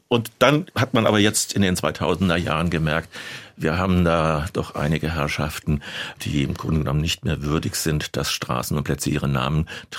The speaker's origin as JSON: {"language": "German", "town": "Darmstadt", "region": "Hesse", "country": "Germany", "tie": "born there", "said": "Ich bin geboren in Darmstadt, ja, das ist richtig."}